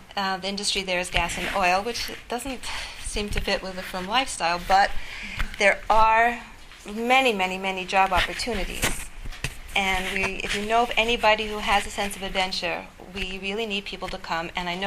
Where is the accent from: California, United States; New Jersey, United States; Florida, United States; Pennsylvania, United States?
New Jersey, United States; Lakewood; moved away as an adult; now in Calgary, Canada; Hello to everybody that I know. Hello to everybody that I don't know. I was originally from Lakewood, and after 30 years